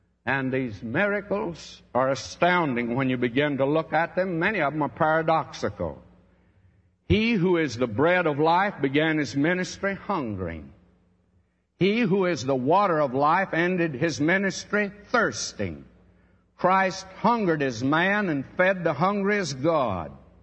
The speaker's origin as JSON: {"language": "English", "region": "Texas", "country": "United States", "tie": "born or raised there", "said": "I could use my hometown in Texas, but nobody would know about it because nobody ever heard of that place."}